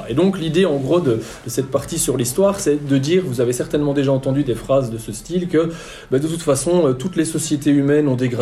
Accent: Belgium; j'enseigne la géographie dans l'équivalent d'un lycée, comme ça a été dit tout à l'heure, donc je suis belge

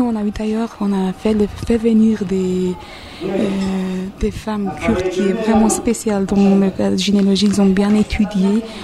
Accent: North Kurdistan, Turkey; Mais moi, personnellement, je viens de Kurdistan du Nord

